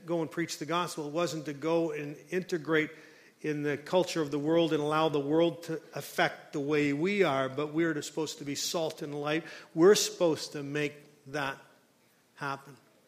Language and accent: English; Scotland, United Kingdom; I come from Scotland